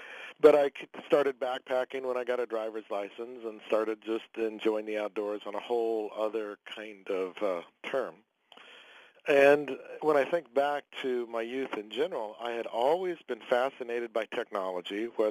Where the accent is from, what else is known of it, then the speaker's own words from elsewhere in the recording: Merced, California, United States; I grew up in Merced, California, which is 70 miles downriver from Yosemite Valley.